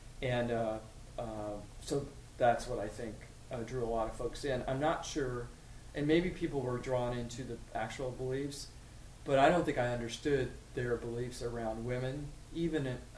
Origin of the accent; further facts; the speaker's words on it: Houston, Texas, United States; but my parents relocated to Houston